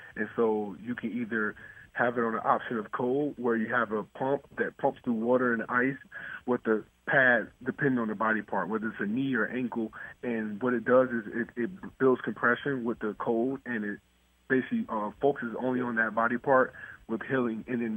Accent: West Palm Beach, Florida, United States; I'm from West Palm Beach, Florida, born and raised

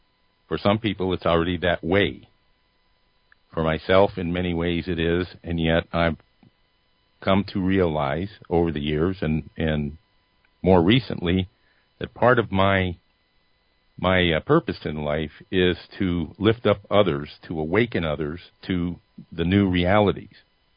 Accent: Ohio, United States; born there; I was born in Ohio 56 years ago today, believe it or not.

